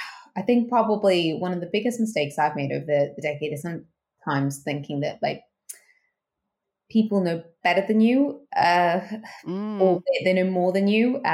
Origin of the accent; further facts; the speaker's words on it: Australia; as a January baby myself, that was great growing up in Australia.